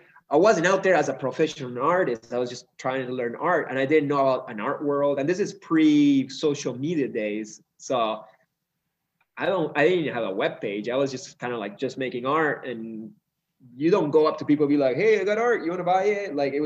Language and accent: English; Peru; now in Canada; through Catholicism or Christianity, which is the culture I was brought up in here in Peru.